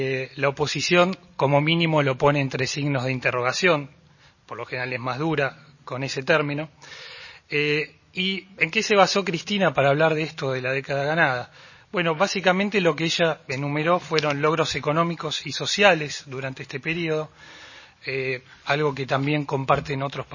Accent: Argentina; lo que pasa en mi país, en la Argentina

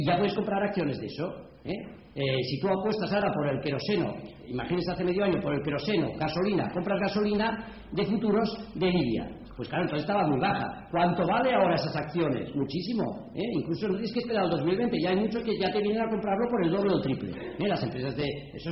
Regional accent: Barcelona, Catalonia, Spain; ya ven que soy un pijo de Barcelona

